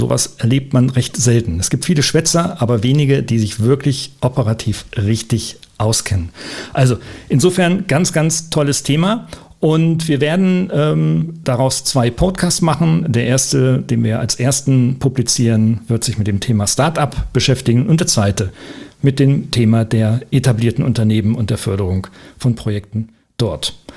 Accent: Oldenburg, Lower Saxony, Germany; da wir beide Norddeutsche sind, du in Hamburg und ich aus Oldenburg, wie man so schön das G hinten ausspricht als Norddeutscher

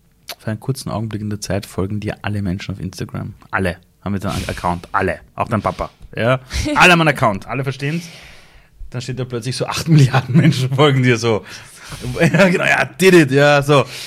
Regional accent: Iran; ich bin 12 Jahre älter als du, ja. Ich sage das immer so Spaß, aber in meinem Heimatland Iran könnte ich dein Vater sein

